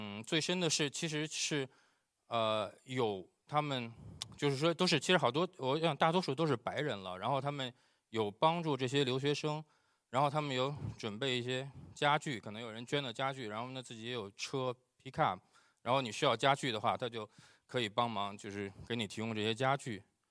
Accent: Haidian, Beijing, China; moved away as an adult; 我是在北京海淀区长大的。那我身边呢都是主要大多数都是学理工的知识分子。

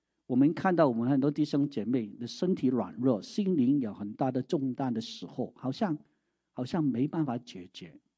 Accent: Guangdong, China; 比如说我们广东人有一句话说

